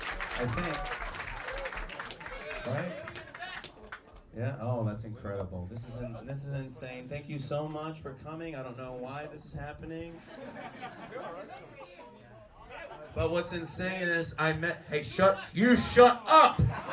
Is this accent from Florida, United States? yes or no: no; Virginia, United States; now in Los Angeles, United States; And I said, "I'm from Virginia." And they said, "Virginia, we're from California." I go, "Well, I've been living in California for 6 years."